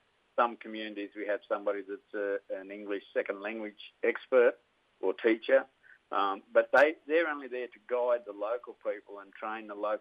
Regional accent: Brewarrina, New South Wales, Australia; I come from Bree Warrina. It's probably one of the most factionalised communities in Australia, right?

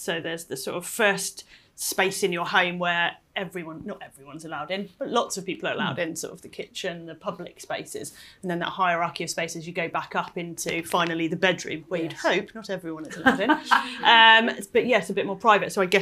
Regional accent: South West England, United Kingdom; Like I'm born and brought up in Cornwall. So that's where my kind of roots are.

